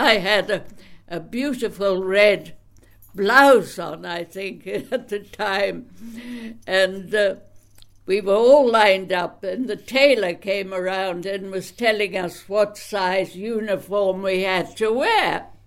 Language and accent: English; Hyderabad, Telangana, India; moved away; I was born in India in the Hyderabad Deccan in a military hospital